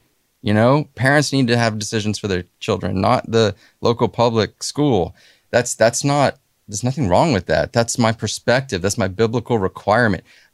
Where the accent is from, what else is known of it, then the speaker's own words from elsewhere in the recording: Texas, United States; I wasn't raised that way. I grew up in Texas. You know, I was like, you know, like Texas first, American second, right?